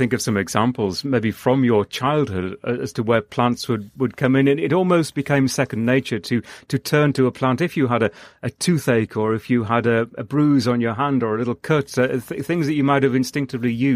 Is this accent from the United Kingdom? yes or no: yes; North East England, United Kingdom; when I grew up in Northeast England and in a rural environment